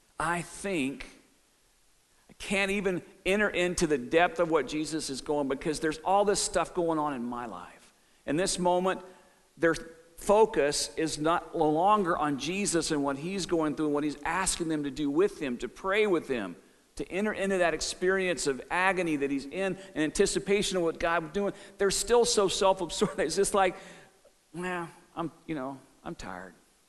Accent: Bible Belt, United States; I grew up in the Bible Belt of the 50s, 60s, and 70s

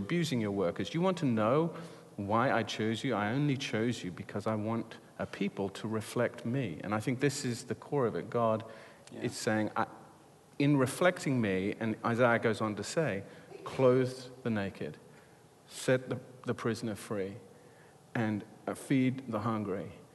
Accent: United Kingdom; now in United States; This is particularly interesting for me as a Brit coming to live in America.

